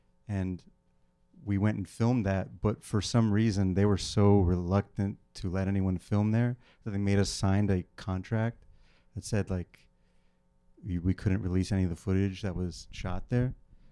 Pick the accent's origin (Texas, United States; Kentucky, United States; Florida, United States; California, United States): Florida, United States; I grew up in South Florida. I was making stuff in New York. I used to live here